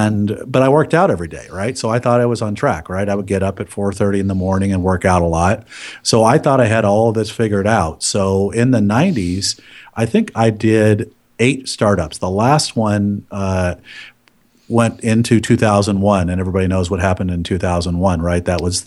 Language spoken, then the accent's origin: English; Palo Alto, California, United States; I grew up right there in the Los Altos, Palo Alto area